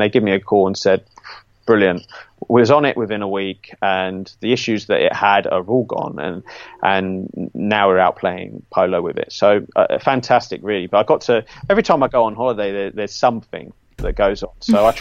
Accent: Cheshunt, East of England, United Kingdom; I was born in Chesant, and we had a yard down there at Goff's Oak, which I think we had a small holding there

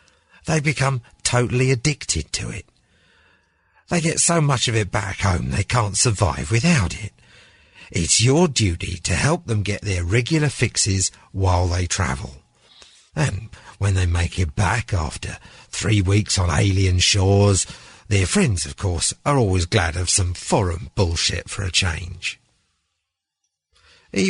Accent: London, United Kingdom; accent: Cockney; I'm a quintessential Londoner, I am. I'm a Cockney gentleman.

